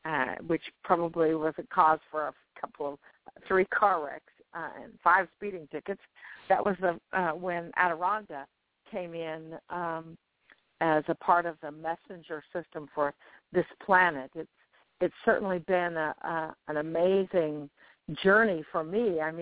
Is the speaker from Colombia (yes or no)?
no; Springfield, Missouri, United States; But I believe it or not, I'm from Springfield, Missouri.